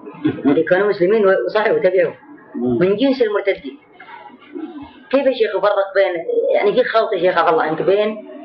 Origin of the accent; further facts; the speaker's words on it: Najran, Najran Province, Saudi Arabia; أول مرة أسمع عندنا في نجران الشائع